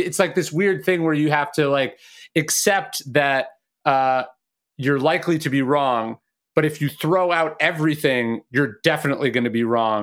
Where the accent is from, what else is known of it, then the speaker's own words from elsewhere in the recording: Sacramento, California, United States; And I grew up in Sacramento and I remember listening to morning radio in Sacramento about what was happening.